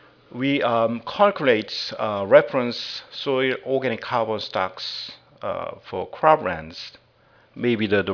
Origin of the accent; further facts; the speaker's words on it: South Korea; English is a second language; I'm from South Korea.